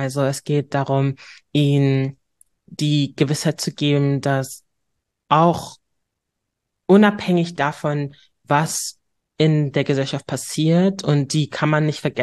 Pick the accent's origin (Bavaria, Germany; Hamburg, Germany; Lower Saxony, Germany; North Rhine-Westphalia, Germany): Hamburg, Germany; Ja, ich bin Hamburgerin durch und durch